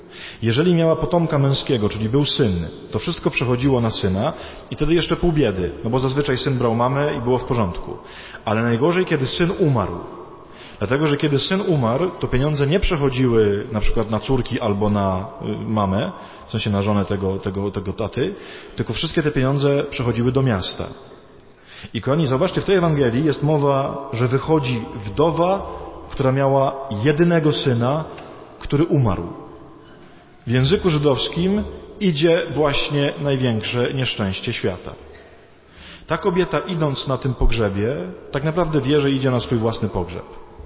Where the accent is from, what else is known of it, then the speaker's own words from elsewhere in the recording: Myszków, Silesian Voivodeship, Poland; ja pochodzę z Myszkowa